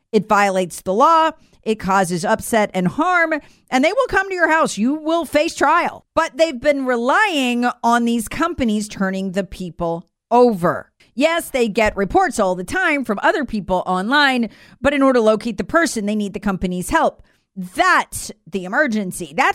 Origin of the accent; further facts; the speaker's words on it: United States; the Russian government isn't trying to censor me as an American.